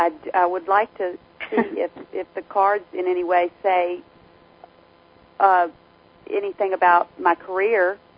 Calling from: Louisiana, United States; I'm in Louisiana.

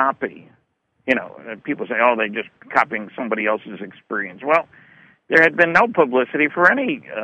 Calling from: Fredericton, New Brunswick, Canada; I am calling in from beautiful downtown Fredericton, New Brunswick, Canada, 73 miles east of Holton, Maine, which is at the quiet end of I-95. So I live in Canada.

